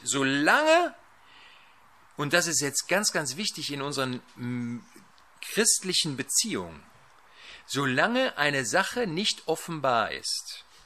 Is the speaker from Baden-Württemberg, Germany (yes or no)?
no; North Rhine-Westphalia, Germany; ich komme ja aus dem Ruhrgebiet, auf einmal Ruhrpott hier sprechen würde.